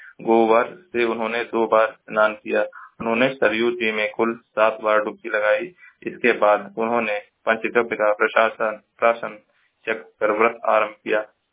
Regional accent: Maharajganj, Uttar Pradesh, India; महाराजगंज का निवासी हूँ।

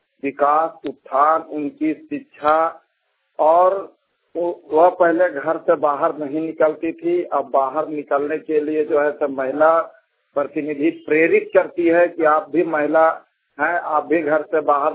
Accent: Dadi, Jharkhand, India; ग्राम डाड़ी का निवासी हूँ। डाड़ी पंचायत अंतर्गत मेरा गांव पड़ता है, सिमरिया प्रखंड का रहने वाला हूँ। चतरा जिला मेरा पड़ता है

